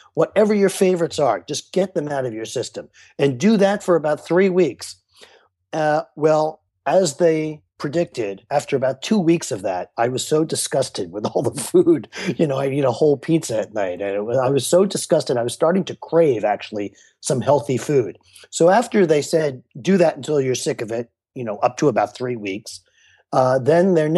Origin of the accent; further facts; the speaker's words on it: Brooklyn, New York, United States; And also, you know, I'm from Brooklyn. I'm going to have a slice of pizza every now and then.